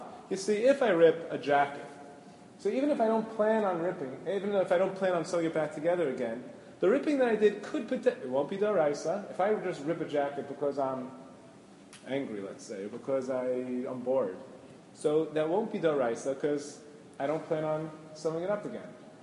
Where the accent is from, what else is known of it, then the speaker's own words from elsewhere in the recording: New York City, New York, United States; I'm from Washington Heights, we don't.